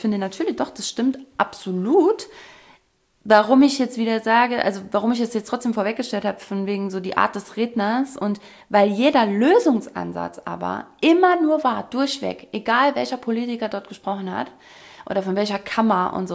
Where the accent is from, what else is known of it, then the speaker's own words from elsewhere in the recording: Saarbrücken, Saarland, Germany; now in Hesse, Germany; ich komme aus Saarbrücken, ich wohne in Hessen